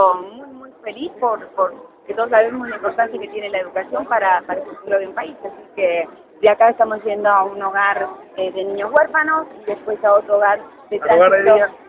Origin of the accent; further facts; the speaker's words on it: Argentina; Por eso, la verdad es que tenemos los argentinos